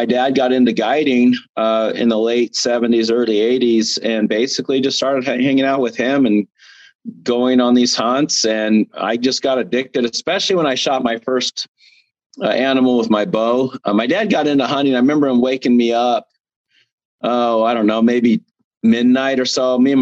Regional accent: Arizona, United States; Well, I'm originally from Arizona, as most people know.

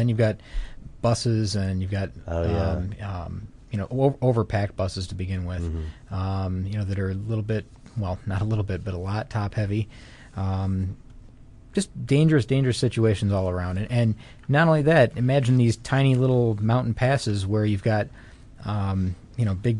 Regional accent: the South, United States; accent: Southern American; Yeah, it's my Southern American accent.

